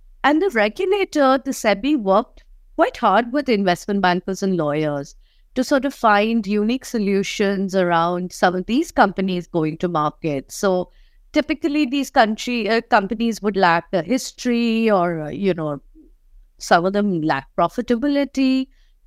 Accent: India; Which I already knew as an Indian lawyer.

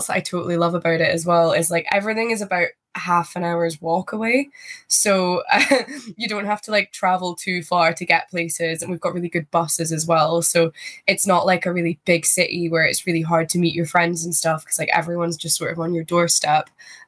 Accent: Edinburgh, Scotland, United Kingdom; accent: mixed; also born or lived in London, United Kingdom; So I was born in London in 2000, and then we moved to Edinburgh when I was about 3. But my mum's from Liverpool and my dad's from Glasgow. So kind of from all over the place. But I have lived in Edinburgh for most of my life.

